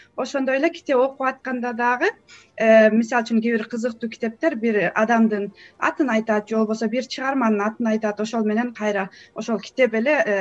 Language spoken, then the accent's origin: Kyrgyz; Koshtobo, Naryn Region, Kyrgyzstan; Коштөбөдө эле чоңойдум. Коштөбөдө эле мектеп босогосун атта ошол жерден эле чоң турмушка кадам жасадым десем болот.